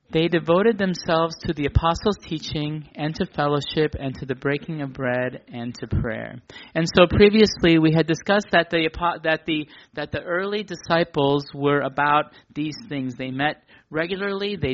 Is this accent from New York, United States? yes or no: no; Milwaukee, Wisconsin, United States; I know that in the church that I was part of back in my hometown in Milwaukee, we had Wednesday prayer meeting.